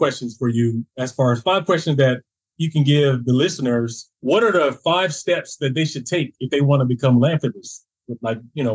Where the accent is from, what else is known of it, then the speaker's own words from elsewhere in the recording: the South, United States; You know, I'm from the South.